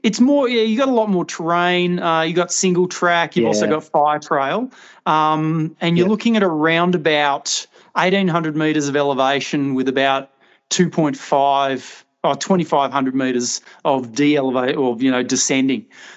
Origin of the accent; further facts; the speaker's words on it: Tasmania, Australia; I love the fact that I grew up in Tassie.